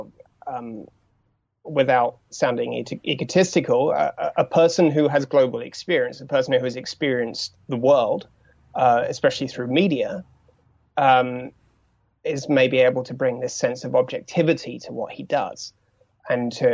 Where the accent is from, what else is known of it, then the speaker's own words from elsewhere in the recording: England, United Kingdom; It's a bit like saying, "Oh, you know, because I'm English,"